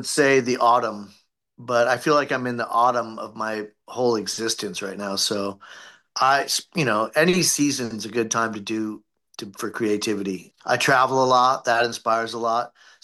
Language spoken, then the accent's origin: English; Ohio, United States; I am from Ohio, like Ed from Ohio.